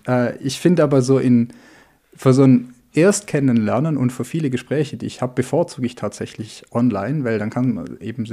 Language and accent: German; Baden-Württemberg, Germany; Bin ja aufgewachsen bei CWG auf der Schwäbischen Alb.